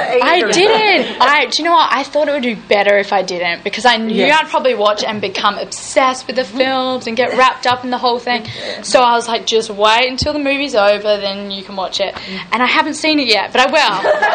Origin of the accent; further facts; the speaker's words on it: Adelaide, South Australia, Australia; Adelaide, which is my hometown. I've lived there my entire life.